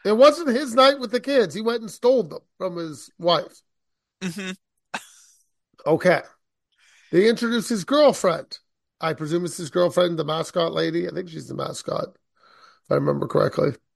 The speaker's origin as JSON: {"language": "English", "country": "Canada", "said": "Being Canadian, I know what hockey is."}